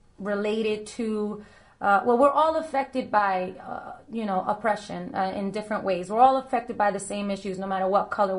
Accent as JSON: {"language": "English", "region": "New Jersey", "country": "United States", "tie": "born or raised there", "said": "I'm born and raised in New Jersey. I've lived a year in New York"}